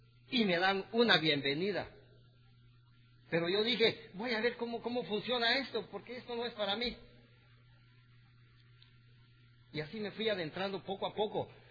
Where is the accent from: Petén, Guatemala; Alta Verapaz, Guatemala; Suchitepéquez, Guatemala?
Alta Verapaz, Guatemala; Cobán; now in San Diego, United States; Soy de Guatemala. Y vieras el problema que tengo con el lenguaje.